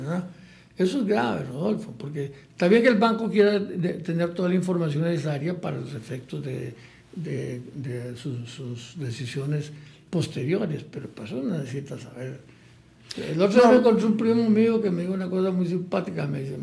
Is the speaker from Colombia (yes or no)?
no; Costa Rica; sí les he dicho con toda la buena fe del mundo como costarricense